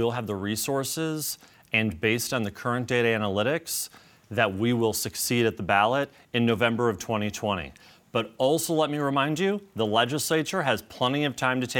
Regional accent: Marne, Michigan, United States; I grew up in Marne, Michigan.

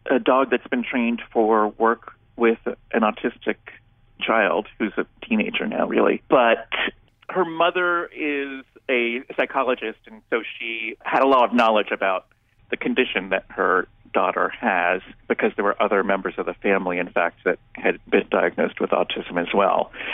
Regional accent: New York City, New York, United States; it's sort of embarrassing as a New Yorker to realize that I hadn't ever gone to.

